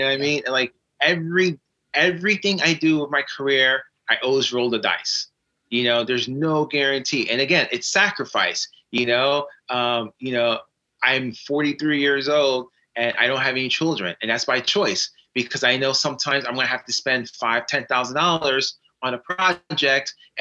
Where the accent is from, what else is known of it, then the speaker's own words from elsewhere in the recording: New York, United States; You know, I'm a New Yorker.